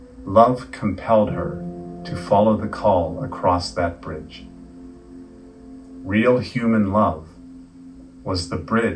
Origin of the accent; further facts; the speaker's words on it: Pittsburgh, Pennsylvania, United States; I grew up in Pittsburgh, a city with 446 bridges.